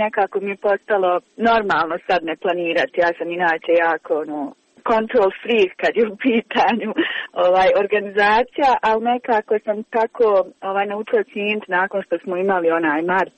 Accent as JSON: {"language": "Bosnian", "town": "Kakanj", "region": "Federation of Bosnia and Herzegovina", "country": "Bosnia & Herzegovina", "said": "moje društvo je, mislim, mi smo iz Kaknja"}